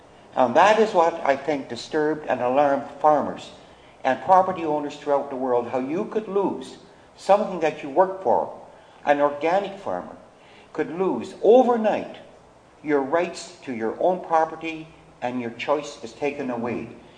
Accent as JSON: {"language": "English", "region": "Western Canada", "country": "Canada", "said": "I'm a farmer from Western Canada, and I've primarily been farming since 1947"}